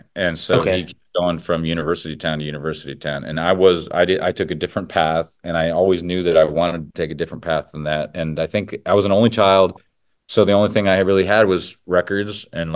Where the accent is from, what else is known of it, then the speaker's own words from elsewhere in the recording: Midwest, United States; I'm a Midwesterner, and when I first came out here